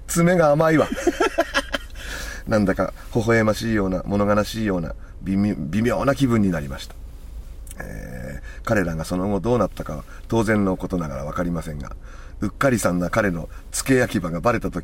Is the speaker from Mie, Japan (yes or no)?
yes; Ise, Mie, Japan; now in Tsu, Japan; 私生まれも育ちも三重県伊勢市です。